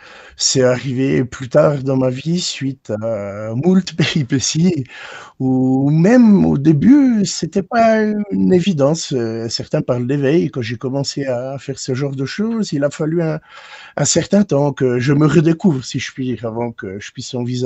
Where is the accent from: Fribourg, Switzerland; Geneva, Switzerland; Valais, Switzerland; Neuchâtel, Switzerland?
Neuchâtel, Switzerland; born there; Je suis né à Neuchâtel, au bord du lac de Neuchâtel, un 14 juillet 1985 à 8h42 du matin.